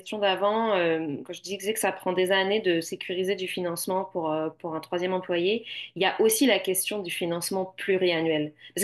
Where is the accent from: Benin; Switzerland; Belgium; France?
France; now in Canada; Je viens de France, là, donc on n'appelle pas ça des OBNL